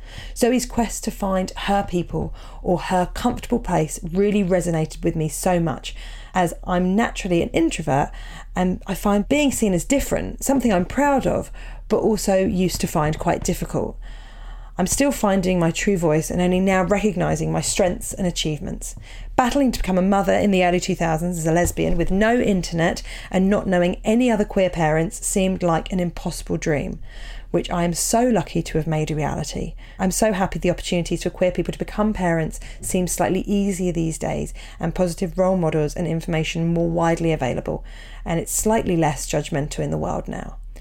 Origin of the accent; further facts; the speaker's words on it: Portsmouth, South East England, United Kingdom; Me and Joe have so much to chat about, both growing up in Portsmouth, both having similar stories to some degree